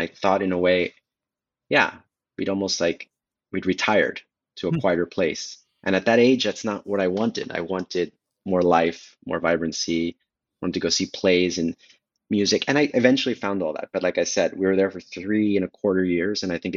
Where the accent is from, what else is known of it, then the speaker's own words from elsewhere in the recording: New York, United States; now in Seattle, United States; I was born in New York. I'm a New Yorker, I feel, in every way.